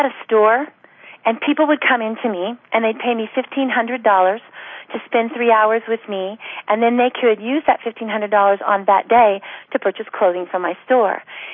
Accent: Oregon, United States; So I was born and raised in Oregon, as I hear that you also were raised in Oregon.

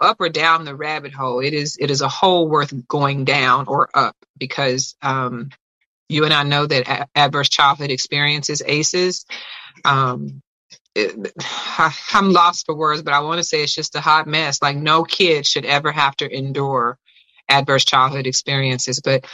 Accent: Florida, United States; now in Dallas, United States; I'm from Florida, but you will not believe that I'm only a couple of hours away from you. I am currently housed in Dallas, Texas right now.

